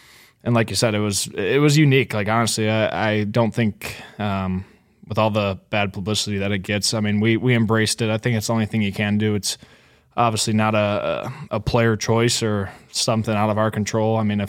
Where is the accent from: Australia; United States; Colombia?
United States; Chicago, Illinois; But I knew who Larks was just growing up and being in the Midwest.